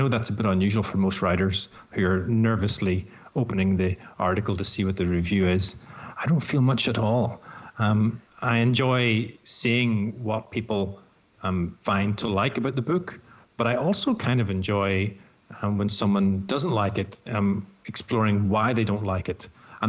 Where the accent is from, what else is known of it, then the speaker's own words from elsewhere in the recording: Ireland; now in Australia; I am an Australian. I got my Australian citizenship in 2007. But I think the fact that I'm clearly still Irish as well sits a bit uncomfortably with some people.